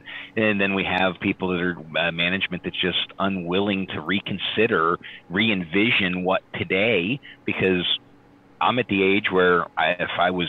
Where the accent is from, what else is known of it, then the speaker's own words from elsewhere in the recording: Pennsylvania, United States; I couldn't cross the state line, but I could drive for 300 miles in my home state of Pennsylvania.